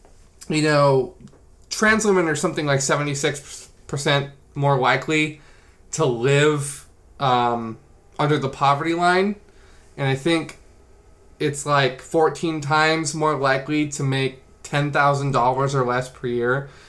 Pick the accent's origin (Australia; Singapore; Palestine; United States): United States; California; I am a trans woman, so I'm 23 years old. I was born and raised in California.